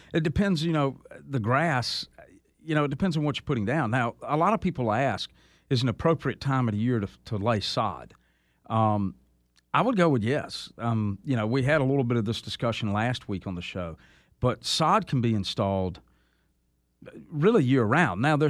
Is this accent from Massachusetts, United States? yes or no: no; South Carolina, United States; Yeah, it's a neat old town. My hometown.